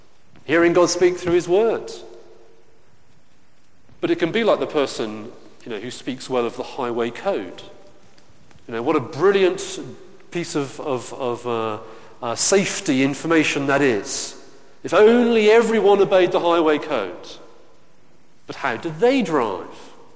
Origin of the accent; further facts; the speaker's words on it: United Kingdom; There was me as a Brit, but we were in Congo.